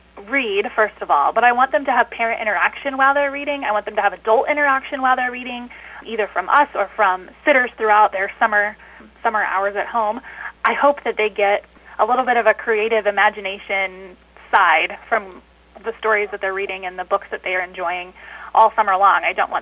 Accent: Frytown, Canada; I grew up in Frytown, and then I moved out into the country after I got married, and now we're moving to Wellman next weekend.

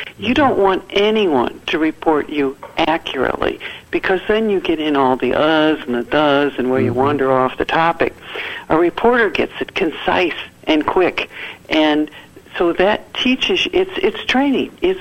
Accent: Florissant, Missouri, United States; when I was growing up in Florissant, Missouri, this was a big deal.

